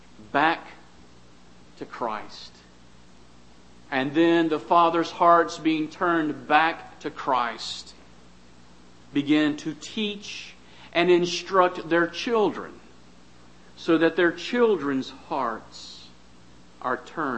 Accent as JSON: {"language": "English", "region": "Florida", "country": "United States", "tie": "born or raised there", "said": "I grew up in Florida. And I went to the beach all the time. The beach is no big deal for me. And now that I live in North Carolina"}